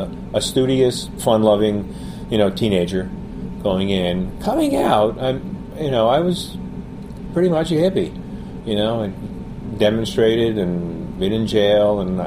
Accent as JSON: {"language": "English", "town": "West Orange", "region": "New Jersey", "country": "United States", "tie": "born or raised there", "also_born_or_lived": "Kearny", "said": "I grew up in New Jersey. I was born in Kearney, which is a little town just across the Meadowlands from beautiful downtown Soho. Then I grew up in West Orange, New Jersey."}